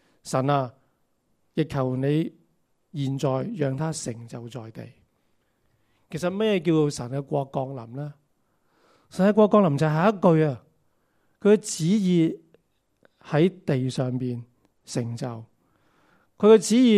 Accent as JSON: {"language": "Chinese", "country": "China", "said": "天上的神不是好像我们中国人所说的山高皇帝远"}